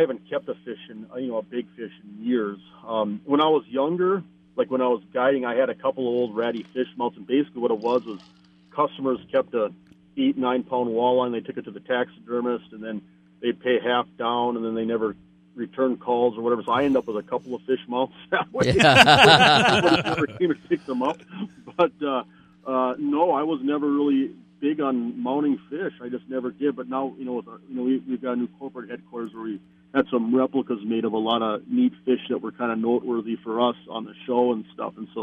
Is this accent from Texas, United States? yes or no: no; Minot, North Dakota, United States; moved away as an adult; I came here when I was about 20 years old. I grew up in Minot, North Dakota, and I've been out here for almost 25 years.